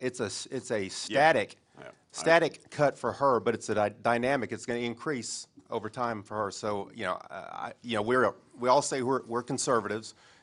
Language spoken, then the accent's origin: English; United States; I'm Native American. And even though and there's about 20,000 of us here in Tennessee, and I get emails from them all the time.